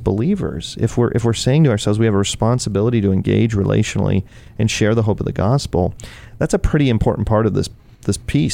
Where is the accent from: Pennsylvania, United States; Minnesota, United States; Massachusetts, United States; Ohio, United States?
Ohio, United States; Cleveland; now in Buffalo, United States; So I'm from Cleveland, which is kind of, I feel it's basically like Buffalo.